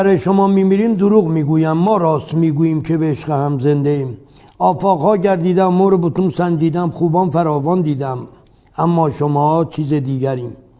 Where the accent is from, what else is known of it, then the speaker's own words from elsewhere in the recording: Ardabil, Ardabil Province, Iran; first language Azerbaijani; Persian is a second language; خودم آذری زبونم، بچه اردبیلم،